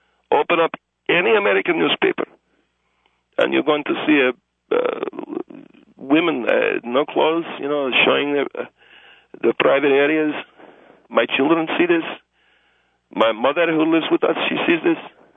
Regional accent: Egypt; I'm from Egypt, but even I know that this is wrong

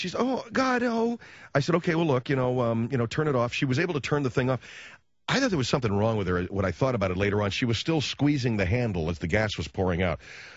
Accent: United States; I'm an American, yeah.

